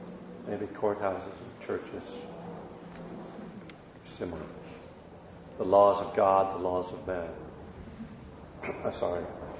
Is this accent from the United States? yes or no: yes; United States; now in abroad; Sometimes I go into a shop and I'm like, they're going to know I'm American.